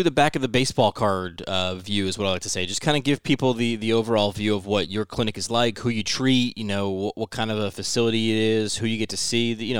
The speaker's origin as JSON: {"language": "English", "region": "New York", "country": "United States", "said": "This is kind of the epicenter. I'm a New Yorker too."}